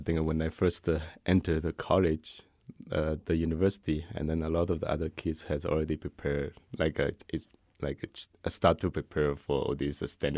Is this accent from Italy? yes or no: no; China; because my hometown is in the southeast part of China, so there are a lot of granite, like a mountain